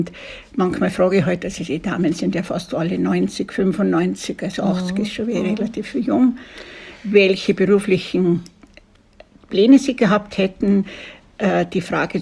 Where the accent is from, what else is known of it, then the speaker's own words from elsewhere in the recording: Kitzbühel, Tyrol, Austria; Ich komme aus Tirol an, aus Kitzbühel und habe die Fahrt natürlich sehr genossen.